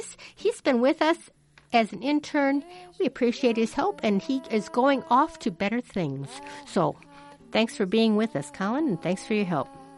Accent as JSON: {"language": "English", "town": "Reedsburg", "region": "Wisconsin", "country": "United States", "tie": "born or raised there", "said": "Main Street of my hometown, Reedsburg, Wisconsin."}